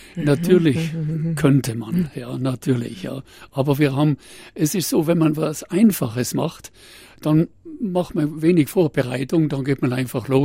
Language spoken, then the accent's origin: German; Ritten, Trentino-Alto Adige, Italy; Ich wollte nie nach Grönland, weil ich bin ein Waldmensch. Ich bin am Ritten geboren. Und bin im Wald praktisch aufgewachsen